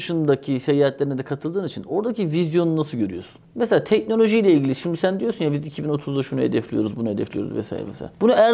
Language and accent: Turkish; Sivas, Turkey; born there; Doğuştan Sivaslı oldum.